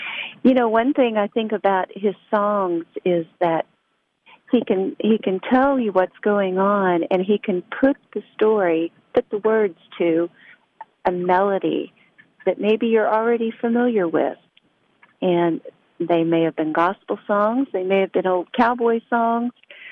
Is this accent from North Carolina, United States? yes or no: no; Perkins, Oklahoma, United States; I'm from Perkins, Oklahoma.